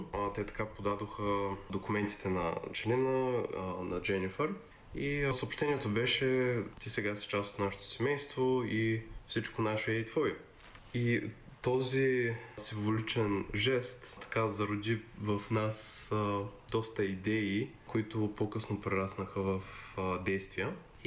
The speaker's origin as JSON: {"language": "Bulgarian", "town": "Karlovo", "region": "Plovdiv Province", "country": "Bulgaria", "tie": "born or raised there", "also_born_or_lived": "United States", "said": "родом съм от Карлово. След като завърших университет тук в България, емигрирах в щатите и общо взето живеех там 7-8 години някъде, докато със съпругата ми решихме да се върнем"}